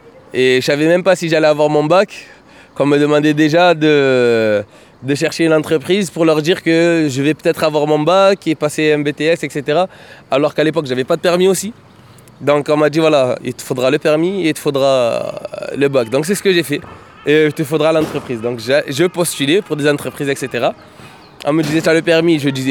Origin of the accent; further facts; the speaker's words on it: Marseille, Provence-Alpes-Côte d'Azur, France; j'ai grandi à Castellane. Maternelle, Castellane. Primaire, Castellane. Collège, Castellane.